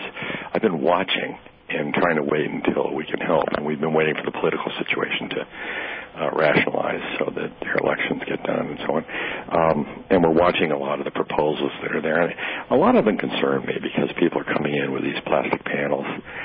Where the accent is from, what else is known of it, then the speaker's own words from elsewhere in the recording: Hong Kong; Which I saw as a child growing up in Hong Kong.